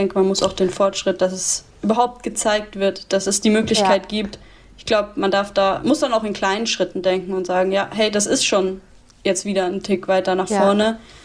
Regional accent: Würzburg, Bavaria, Germany; born there; also born or lived in Munich / Freiburg; now in Cologne, Germany; weil da ist es egal, ob ich irgendwie in Würzburg, wo ich geboren bin, ob das dann in München war, ob es in Freiburg ist, ob es jetzt in Köln ist

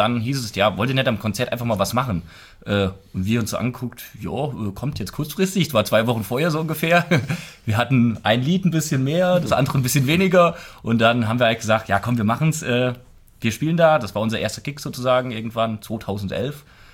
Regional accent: Hesse, Germany; Gebürtiger Magenteller

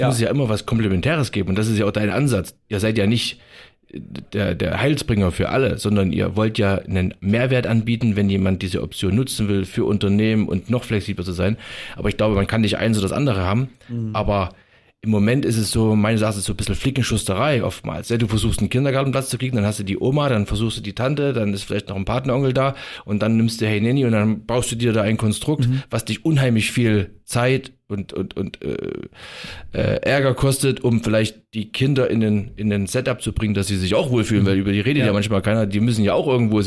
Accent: East Germany, Germany; born there; Ich bin ja in der DDR geboren, wie viele wissen

